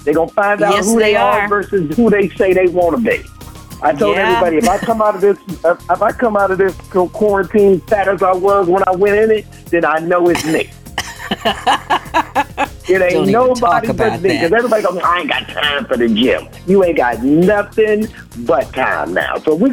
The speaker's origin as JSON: {"language": "English", "town": "Cleveland", "region": "Ohio", "country": "United States", "tie": "born or raised there", "said": "Born and raised. Born and raised in Cleveland, Ohio."}